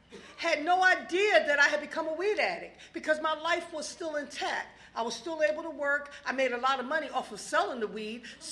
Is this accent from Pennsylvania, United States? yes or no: yes; Philadelphia, Pennsylvania, United States; also born or lived in New Jersey; now in Maryland, United States; I remember my geographic cure was moving here to Maryland because I am from Philadelphia and the New Jersey area.